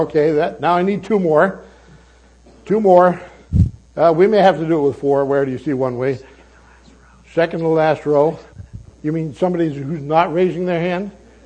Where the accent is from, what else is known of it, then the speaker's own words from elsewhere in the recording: New Hampshire, United States; But I'm from New Hampshire, where the motto is live free or die, right?